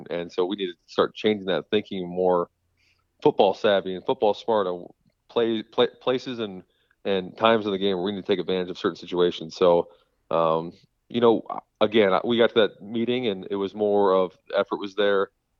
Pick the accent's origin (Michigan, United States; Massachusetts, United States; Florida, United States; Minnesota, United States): Michigan, United States; Oxford; Well, I am born and raised in Michigan, in Oxford, so this is kind of full circle for me.